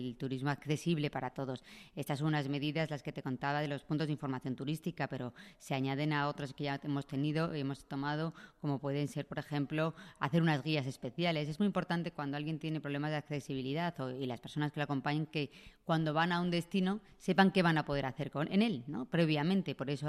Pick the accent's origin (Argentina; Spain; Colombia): Spain; Madrid, Community of Madrid; Madrid es una ciudad acogida, lo somos los madrileños